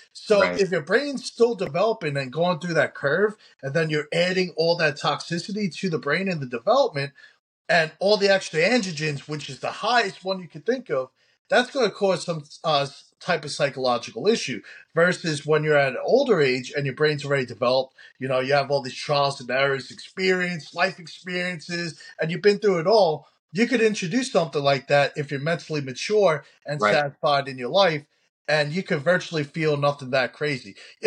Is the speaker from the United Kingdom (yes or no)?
no; New York, United States; I grew up in New York, you know, did boxing, wrestling.